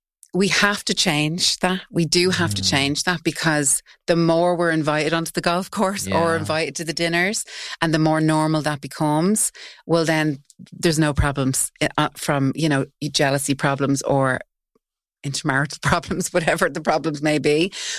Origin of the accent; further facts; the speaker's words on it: Tallaght, Leinster, Ireland; accent: working class; So I'm from Tala. I speak with a working class accent.